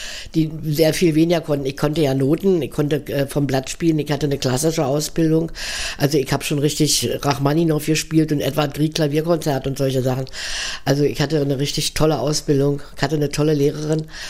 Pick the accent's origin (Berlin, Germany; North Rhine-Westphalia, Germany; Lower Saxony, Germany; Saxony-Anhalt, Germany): Berlin, Germany; wir haben ja in Steglitz gewohnt, also ich bin eigentlich Wessi sozusagen, ja. Wir haben in Steglitz gewohnt